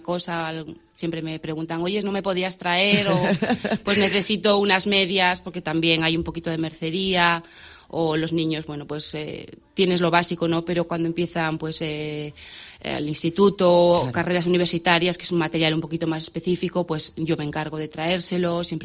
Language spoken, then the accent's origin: Spanish; Bárcena, Cantabria, Spain; Nací aquí en Bárcena y muy feliz de vivir aquí. Me quise quedar aquí